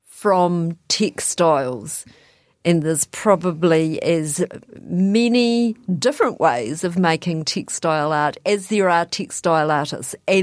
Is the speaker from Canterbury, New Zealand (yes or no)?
no; Invercargill, Southland, New Zealand; also born or lived in Dunedin / Blenheim; now in Mosgiel, New Zealand; I'm originally from Invercargill. My husband and I moved up here in the late 90s to Dunedin. We now live out in Mosgiel. We've lived on the Tauri for quite a number of years and had a brief period from 2015 to 2017 living in Blenheim.